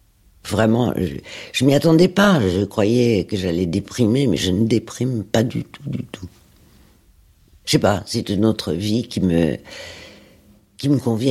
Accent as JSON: {"language": "French", "town": "Montrouge", "region": "Île-de-France", "country": "France", "tie": "born or raised there", "said": "J'ai grandi à Montrouge, dans les Hauts-de-Seine. J'ai donc vécu à Montrouge jusqu'à ce que je me marie."}